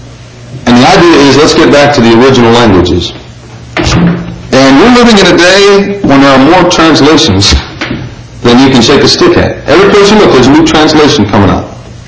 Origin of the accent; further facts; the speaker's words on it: England, United Kingdom; because I'm English, and I probably even pronounced them wrong.